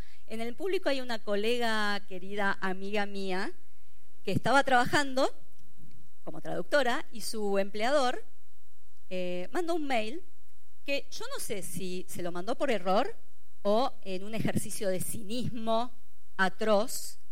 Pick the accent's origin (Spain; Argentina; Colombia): Argentina; Nosotras que venimos de Argentina